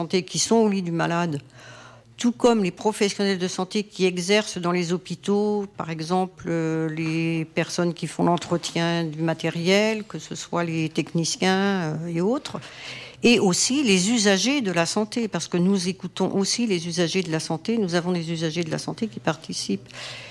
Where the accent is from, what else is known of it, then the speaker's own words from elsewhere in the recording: Martinique; Moi, je viens de Martinique.